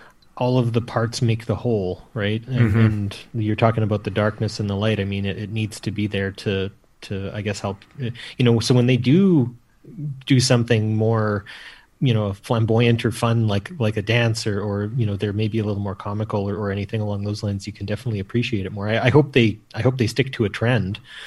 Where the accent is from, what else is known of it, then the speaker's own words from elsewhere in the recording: Canada; I'm from Canada